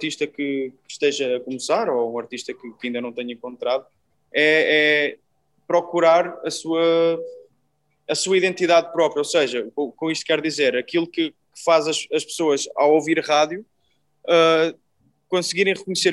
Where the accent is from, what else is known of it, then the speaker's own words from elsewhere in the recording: Portugal; Obviamente que, sendo português, fico muito contente